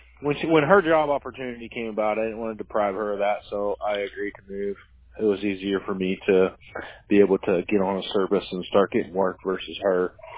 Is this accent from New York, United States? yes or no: no; Colorado, United States; moved away; My wife's job brought us this way. I didn't want to, you know, tell her no. We come from Colorado.